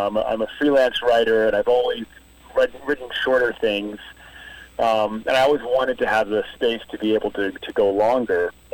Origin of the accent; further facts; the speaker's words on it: Rhode Island, United States; Yeah, I grew up in Rhode Island collecting baseball cards and had thousands of them.